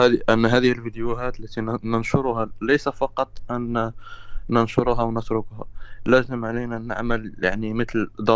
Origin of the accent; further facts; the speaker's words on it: Morocco; من المغرب